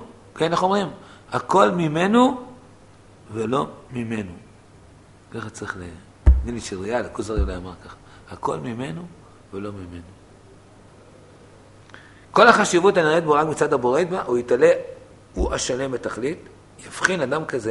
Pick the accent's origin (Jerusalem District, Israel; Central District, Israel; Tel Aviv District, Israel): Tel Aviv District, Israel; Tel Aviv; גדלתי בתל אביב, באזור התחנה המרכזית בתל אביב. לא היה קל לחיות שם.